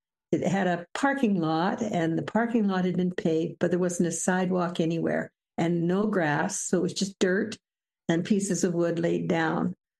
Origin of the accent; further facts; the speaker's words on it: Edmonton, Alberta, Canada; now in Grande Prairie, Canada; I was born and raised in Edmonton.